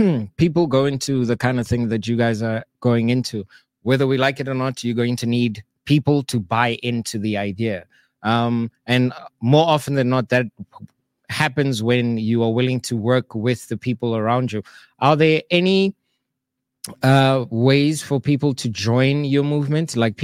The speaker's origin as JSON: {"language": "English", "country": "South Africa", "said": "Like, as South African Black people, a lot of us, when things go wrong in our lives, a lot of us tend to consult a spiritual guidance healer and all of this stuff."}